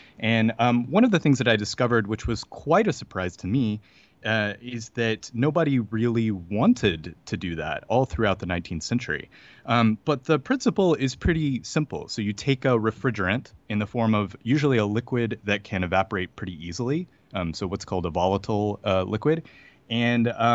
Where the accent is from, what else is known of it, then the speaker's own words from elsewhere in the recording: the South, United States; I grew up in the South where it was very hot and humid, and lived my life in air conditioning